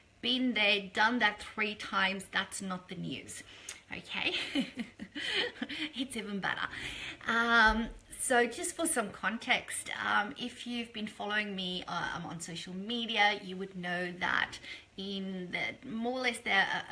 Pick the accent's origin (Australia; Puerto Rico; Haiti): Australia; Brisbane, Queensland; I'm here in Brisbane, my hometown here in Australia, of course.